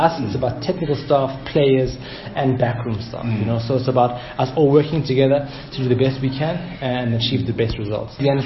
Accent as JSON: {"language": "English", "town": "Soweto", "region": "Gauteng", "country": "South Africa", "said": "You know, now we're from Soweto and we want it to be number one."}